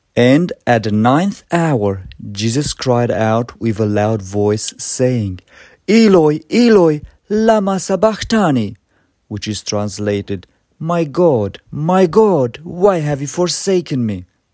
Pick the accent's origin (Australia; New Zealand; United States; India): Australia; Hervey Bay, Queensland; from Harvey Bay